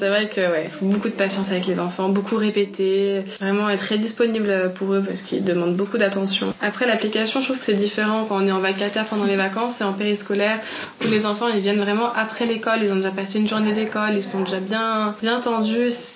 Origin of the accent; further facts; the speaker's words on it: Saint-Étienne, Auvergne-Rhône-Alpes, France; j'ai 21 ans, donc je suis en service civique depuis le mois d'octobre, donc je viens de Saint-Étienne.